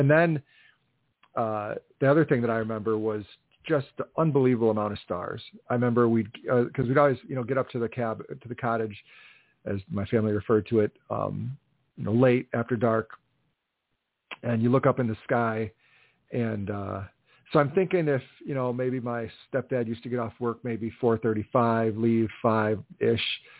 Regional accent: Delavan, Wisconsin, United States; And for us, coming from where I grew up in Delavan, it was always up north.

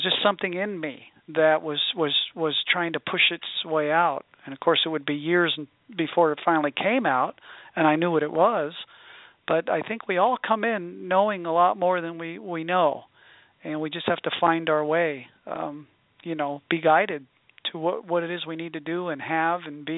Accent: New Jersey, United States; moved away as an adult; now in California, United States; I came to California from New Jersey as a young man more than 30 years ago.

